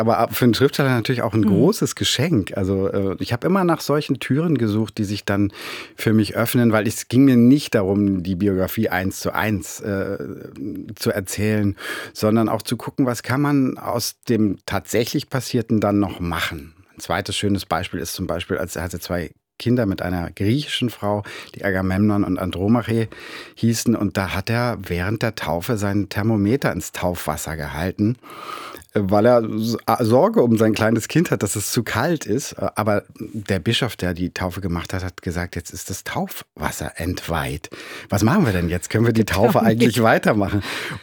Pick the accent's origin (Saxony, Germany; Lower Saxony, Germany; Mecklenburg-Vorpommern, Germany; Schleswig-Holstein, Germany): Mecklenburg-Vorpommern, Germany; Schwerin; Also in meiner Heimatstadt Schwerin